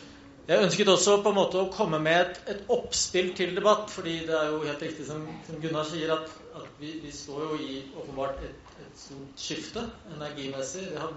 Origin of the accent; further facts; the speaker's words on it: Eastern Norway, Norway; Jeg er forfatter. Jeg er østlending.